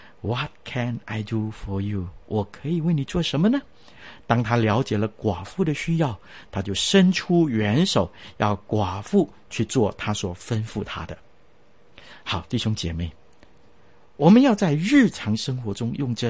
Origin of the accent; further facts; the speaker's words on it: China; 我们中国人呢就不同了